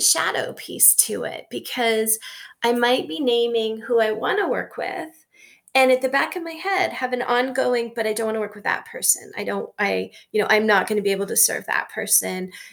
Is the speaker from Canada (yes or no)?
yes; Canada; now in United States; I need to disclose something. I'm Canadian.